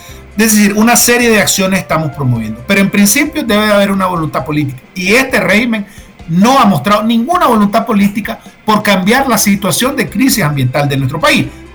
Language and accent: Spanish; Nicaragua